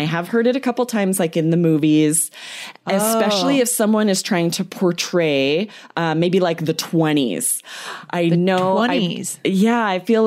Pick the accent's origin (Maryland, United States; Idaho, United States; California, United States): Idaho, United States; I'll be like, oh, I'm from Idaho. I'm from the West.